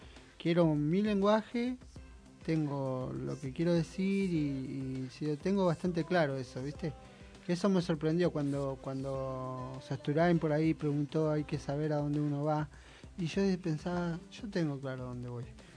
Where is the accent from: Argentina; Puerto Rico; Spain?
Argentina; Moreno, Buenos Aires Province; Y a todo Cuartel Quinto, que mi corazón es de Cuartel Quinto, eso. Soy de Moreno y de Cuartel Quinto, primer lugar.